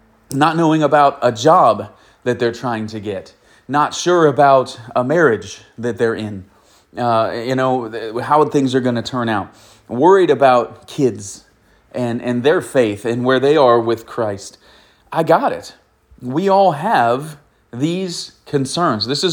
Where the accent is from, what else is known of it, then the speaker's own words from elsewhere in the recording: United States; I know that in 24, the threat as an American